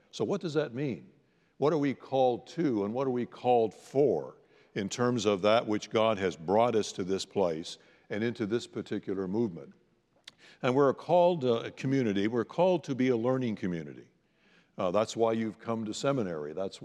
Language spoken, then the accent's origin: English; Northern Canada, Canada; most of the French that I learned growing up in Northern Canada